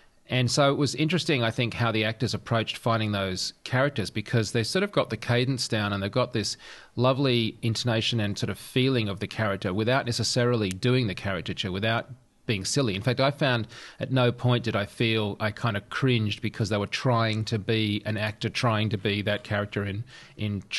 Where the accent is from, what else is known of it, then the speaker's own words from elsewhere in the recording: Australia; It's funny for me being an Australian because Eric Banner